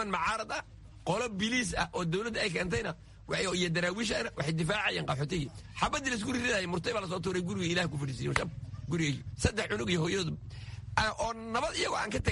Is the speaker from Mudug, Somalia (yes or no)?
no; Luuq, Gedo, Somalia; now in Kenya; luuq meeji keliya ah aan ku barbaaray